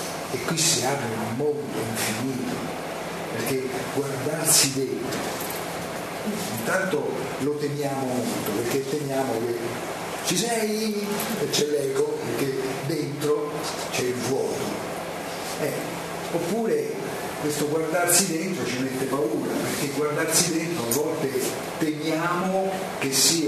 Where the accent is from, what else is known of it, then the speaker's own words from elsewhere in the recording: Rome, Lazio, Italy; della facile ironia e anche dell'autoironia, essendo romano, introducono i romani